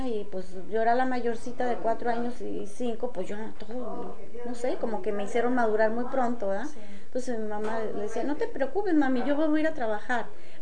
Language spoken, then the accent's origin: Spanish; Mexicali, Baja California, Mexico; Yo soy nativa de Mexicali, del Valle de Mexicali, Baja California. Y mi padre era de Zacatecas, de Río Grande, Zacatecas.